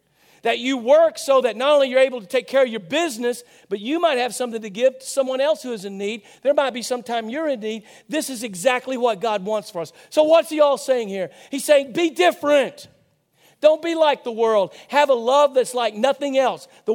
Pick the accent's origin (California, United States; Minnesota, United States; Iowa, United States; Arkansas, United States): Arkansas, United States; Rosebud; growing up in Hamley and Donna's house, on the dairy farm, outside of Rosebud, Arkansas, actually closer to Turnip than Rosebud